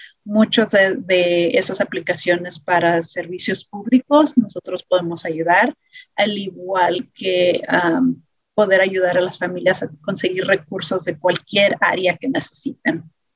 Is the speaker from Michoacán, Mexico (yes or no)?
no; Chihuahua, Mexico; now in Denver, United States; Y soy originaria de Chihuahua, México, pero he vivido en el área de Denver por ya casi 27 años.